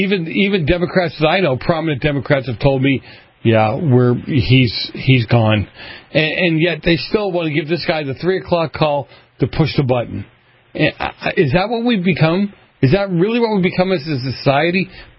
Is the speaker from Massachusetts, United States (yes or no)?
yes; Boston, Massachusetts, United States; Again, growing up in Boston, seeing some of the things that were being done or had been done